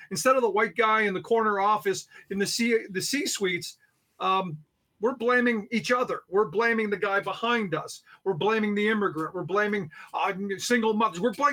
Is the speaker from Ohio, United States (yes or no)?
yes; Cleveland, Ohio, United States; I grew up in Cleveland.